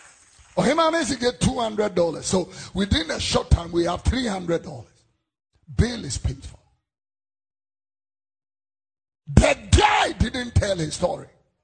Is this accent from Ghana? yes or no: yes; Ghana; For there are many churches in my hometown who will never receive certain men and women of God. Never. In their places. No matter what. The church in my hometown will never receive Dr. Otabel